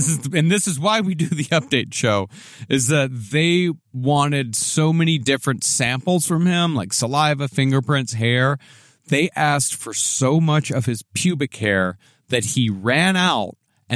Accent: Texas, United States; I mean, I know this from growing up in Texas.

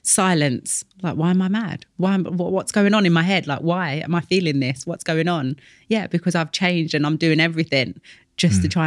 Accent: London, United Kingdom; that grew up in East London.

